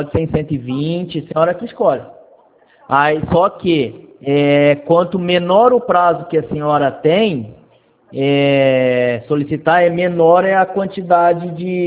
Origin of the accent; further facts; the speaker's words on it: Votuporanga, São Paulo, Brazil; eu sou aqui de Votuporanga mesmo, tá?